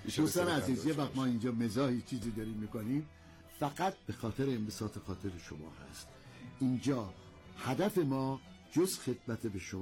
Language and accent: Persian; Tehran, Tehran Province, Iran; هر کس میپرسه میگم من متاسفانه متاسفانه بچه تهرونم